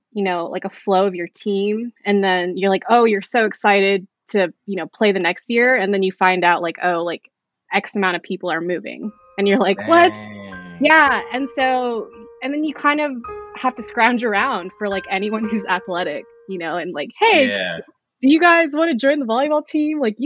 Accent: Japan; I grew up in Japan, but I went to a military base, middle school and high school.

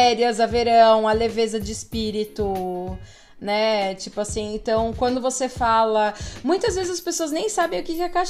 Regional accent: São Paulo, Brazil; Eu sou do interior de São Paulo, né? Dá pra perceber, porque às vezes eu falo umas portas, assim, umas palavras assim.

